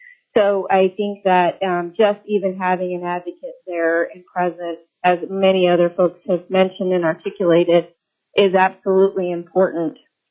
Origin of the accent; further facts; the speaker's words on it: Chugach, Alaska, United States; I'm from Chugach and one of your committee members' constituents.